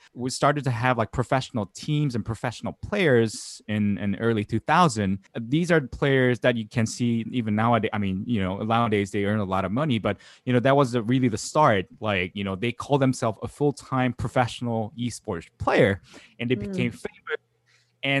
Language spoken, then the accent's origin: English; South Korea; But if you look back in the 90s, where I grew up in South Korea